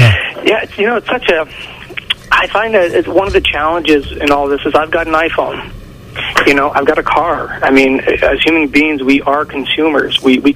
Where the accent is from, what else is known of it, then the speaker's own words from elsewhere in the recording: Canada; for me as a Canadian